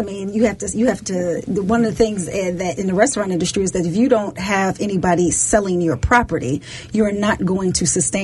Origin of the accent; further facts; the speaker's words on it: Chicago, Illinois, United States; I'm originally from Chicago, and when I finished at Florida A&M, FAMU, shout out, D.C. chapter, I decided, and yes, I did.